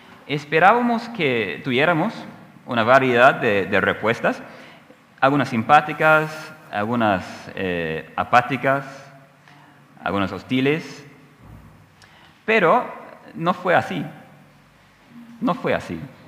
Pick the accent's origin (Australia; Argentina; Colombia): Australia; Spanish is a second language; Hace muchos años en Australia, de donde soy, estaba con un grupo de estudiantes